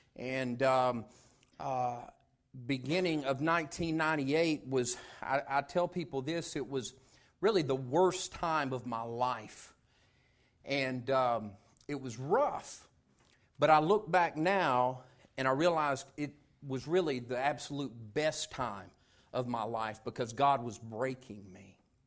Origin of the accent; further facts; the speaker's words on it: Knoxville, Tennessee, United States; And as I told you, I grew up in East Tennessee, Knoxville, Oak Ridge area.